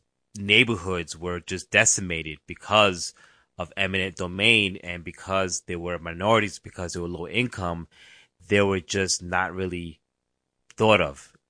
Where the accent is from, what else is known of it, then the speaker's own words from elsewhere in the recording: Bronx, New York, United States; I'm originally from the Bronx